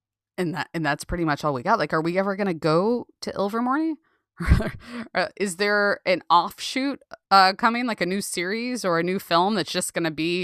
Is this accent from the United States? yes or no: yes; United States; I am from the United States, and I would like to know about our school a little bit more.